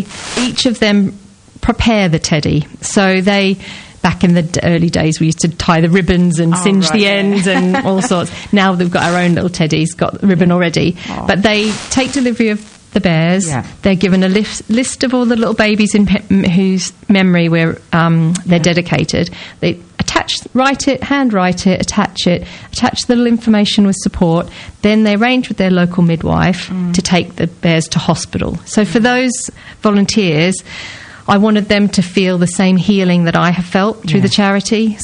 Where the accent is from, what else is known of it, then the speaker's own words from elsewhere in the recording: Australia; now in England; but I am Australian. I've been here 24 years now.